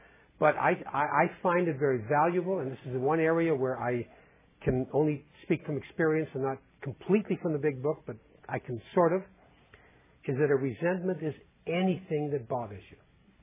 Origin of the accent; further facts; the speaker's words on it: Canada; keep wanting to say process because I'm a Canadian.